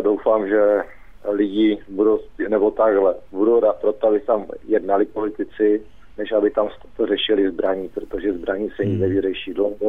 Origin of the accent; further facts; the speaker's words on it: Ostrava, Moravian-Silesian Region, Czechia; Ano, jsem z Moravy, přiznám se, jsem přesvědčen.